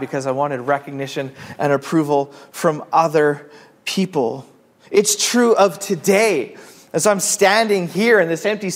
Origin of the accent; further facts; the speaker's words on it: Kelowna, British Columbia, Canada; also born or lived in Burnaby; In grade 6, I moved from Burnaby to Kelowna. It was a grade 6.